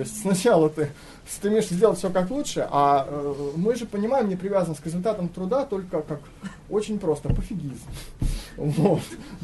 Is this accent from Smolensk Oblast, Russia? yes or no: yes; Smolensk, Smolensk Oblast, Russia; я сам из Смоленска